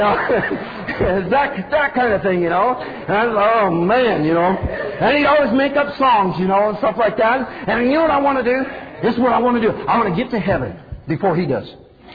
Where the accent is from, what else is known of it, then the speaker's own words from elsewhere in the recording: California, United States; Now, you got to understand, I grew up in California. Okay?